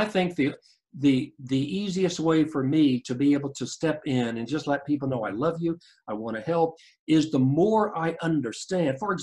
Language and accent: English; Texas, United States; Caucasian, we're white, but we have different experiences too. I mean, really, yes. Two different cultures. I grew up in South Texas.